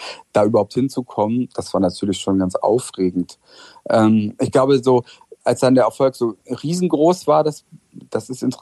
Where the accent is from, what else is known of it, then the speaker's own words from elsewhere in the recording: West Germany, Germany; für mich als Wessi, ich hatte mich ja verliebt in Ulf und ich bin dann nach Friedrichshain, Ost-Berlin gezogen